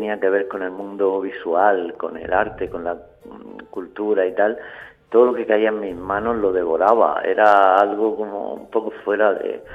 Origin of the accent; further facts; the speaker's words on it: Region of Murcia, Spain; Los que somos de Murcia tenemos que transmitir a todo el que nos vea nuestro corazón y nuestra alma.